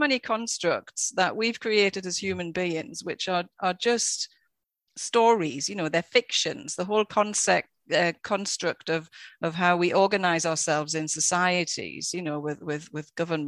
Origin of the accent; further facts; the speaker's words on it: United Kingdom; You know, I'm white, I'm British, I'm, you know, whatever, all of these labels that people give me.